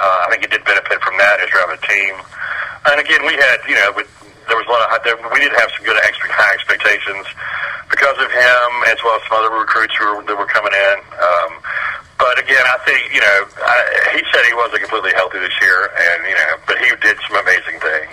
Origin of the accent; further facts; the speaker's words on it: North Carolina, United States; I grew up in North Carolina native, so I've been watching ACC basketball since the mid '70s.